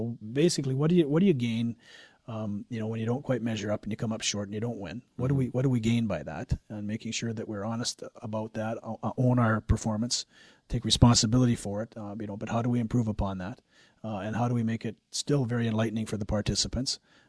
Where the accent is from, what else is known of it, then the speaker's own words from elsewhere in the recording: Canada; in that very fabric that I talk about in terms of being Canadian, we have to identify with being the best.